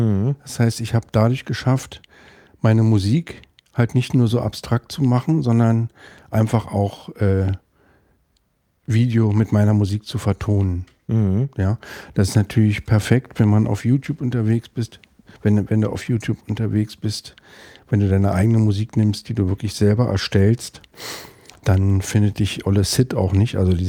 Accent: Berlin, Germany; Ich bin in Zehlendorf teilweise aufgewachsen, das ist so im Südwesten von Berlin.

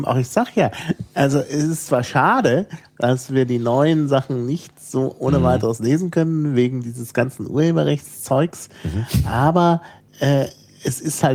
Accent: West Germany, Germany; Naja, ich oute mich jetzt mal als Wessi.

